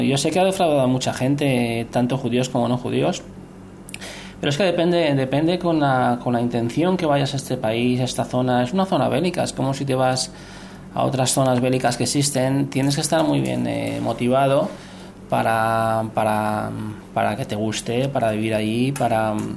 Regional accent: Spain; now in Israel; Y allí en Israel hacemos muchas cosas como españoles. En principio, siempre que están conmigo los niños, solamente hablamos en español.

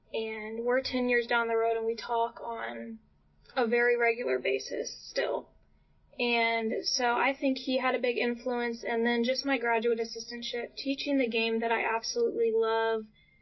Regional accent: Keller, Texas, United States; So I've bounced around a little bit, but I consider myself from Keller, Texas, which is right in the Dallas-Fort Worth area.

